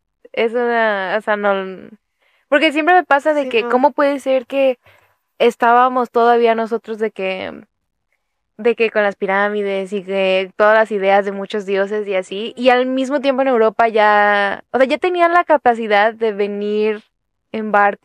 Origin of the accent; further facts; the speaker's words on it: Mexico; Pero tú sabes que, como mexicana